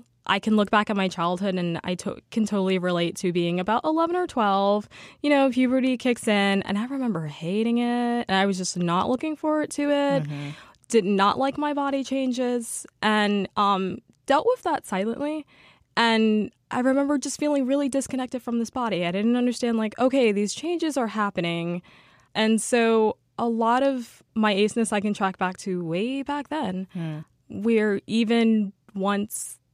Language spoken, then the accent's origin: English; New York City, New York, United States; I'm from East Harlem here in New York City.